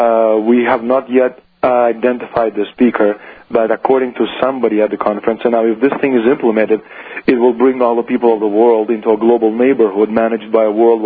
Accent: Canada; because I'm not a European citizen, I'm a Canadian citizen.

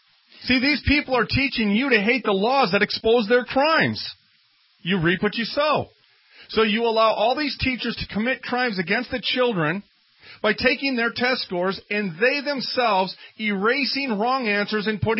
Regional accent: Minneapolis, Minnesota, United States; I'm from North Minneapolis. I lived there for a minute.

